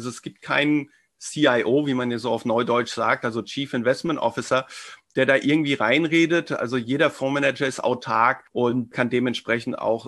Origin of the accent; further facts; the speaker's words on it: Germany; also born or lived in France; lebe schon seit fast 50 Jahren jetzt in Deutschland. Ich bin in Frankreich geboren, bin dann mit meinen Eltern damals nach Deutschland gekommen, zugewandert sozusagen. Aber bin jetzt schon so lange hier. Eigentlich fühle ich mich mehr als Deutscher.